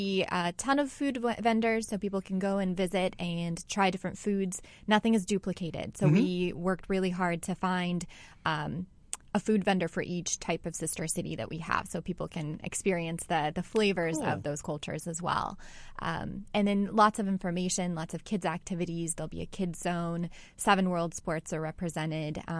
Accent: Sarajevo, Bosnia & Herzegovina; I'm originally from Sarajevo, Bosnia, so that is the closest sister city to my native country.

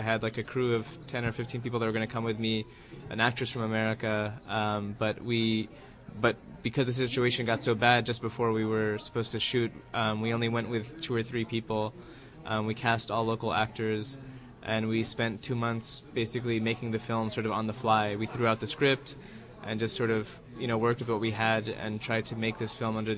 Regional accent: Plainfield, Indiana, United States; also born or lived in Bloomington; I was born in Bloomington while my dad was doing his PhD there. I grew up just outside Indianapolis in Plainfield

